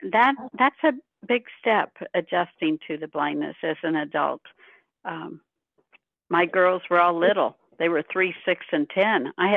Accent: Illinois, United States; now in Missouri, United States; I've lost my sight while I lived here, but I'm originally from Illinois.

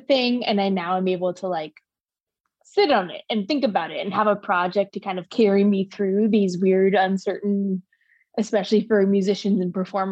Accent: Bainbridge Island, Washington, United States; I'm from Bainbridge initially.

